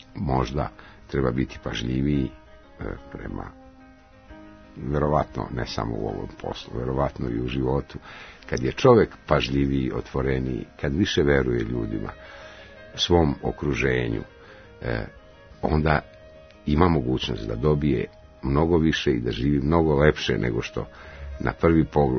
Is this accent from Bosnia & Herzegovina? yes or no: yes; Bosnia & Herzegovina; ja sam došao sa sela iz Bosne i Hercegovine i tu gdje smo živjeli, odakle sam došao na akademiju, u tom celom selu je postojala samo jedna kuća